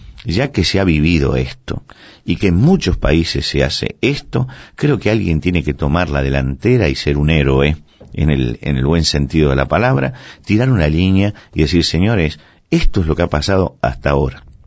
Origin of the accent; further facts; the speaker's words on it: Argentina